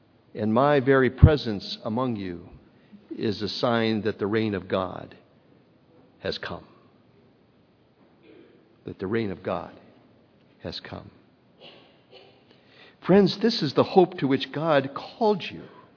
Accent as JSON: {"language": "English", "town": "Williston", "region": "North Dakota", "country": "United States", "tie": "born or raised there", "said": "As you heard from Pastor Will, I grew up in Williston, North Dakota."}